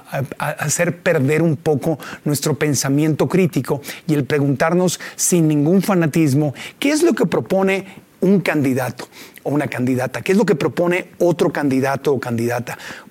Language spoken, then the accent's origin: Spanish; Mexico; no nos hace bien como mexicanos.